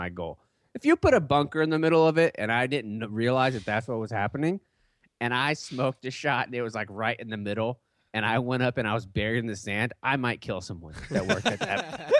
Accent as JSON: {"language": "English", "town": "Jacksonville", "region": "Florida", "country": "United States", "tie": "born or raised there", "said": "in Jacksonville, so we went. I think I was probably 13 or 14"}